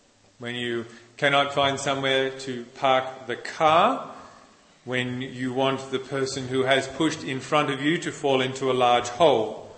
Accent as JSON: {"language": "English", "country": "Australia", "said": "And as an Australian, I will try and speak English as best as I am able"}